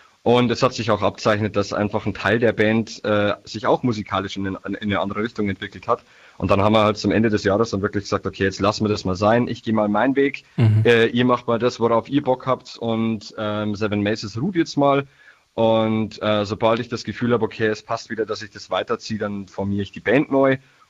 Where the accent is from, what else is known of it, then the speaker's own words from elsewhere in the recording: Niedertaufkirchen, Bavaria, Germany; Ich bin aus dem Landkreis Mühldorf, genauer Niedetorfkirchen.